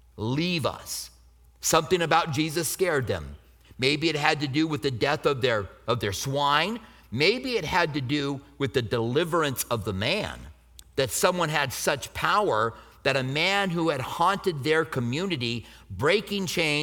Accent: Albuquerque, New Mexico, United States; I grew up in Albuquerque, and there was a lake about 3 hours away from Albuquerque, maybe a little under that, Elephant Butte.

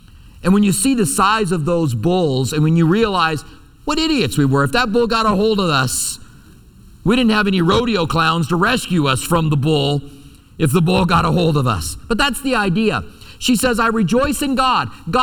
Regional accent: Iowa, United States; born there; I was born in Iowa and we would take vacations in Iowa.

